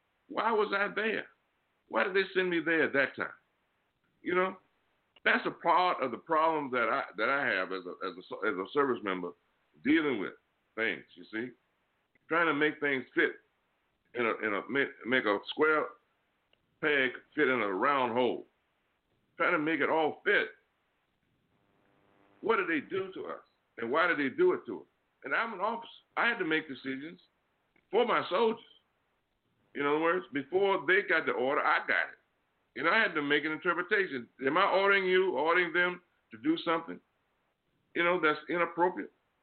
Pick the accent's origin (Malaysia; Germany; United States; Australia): United States; Virginia; But I'm from Virginia, and I went to school there.